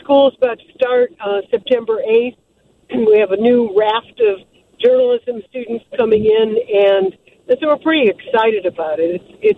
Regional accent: Rolling Meadows, Illinois, United States; I grew up in Rolling Meadows.

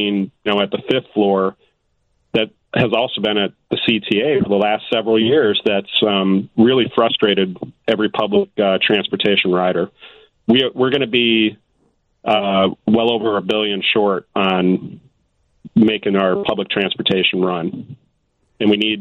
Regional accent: Chicago, Illinois, United States; it has just become very embarrassing as a Chicagoan to be on that train

